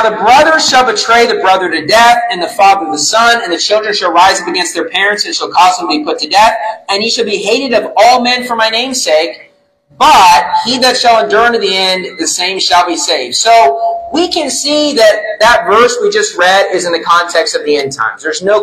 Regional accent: West Virginia, United States; I'm allowed to make fun of West Virginia, since I grew up in West Virginia, the hillbilly redneck state of the U.S.

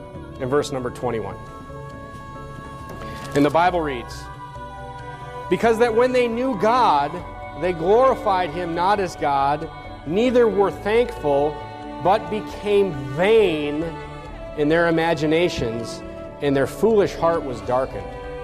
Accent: North Dakota, United States; I'm from North Dakota. We go ice fishing. We drive on lakes and we drill a hole through the ice and we drop a line and we fish.

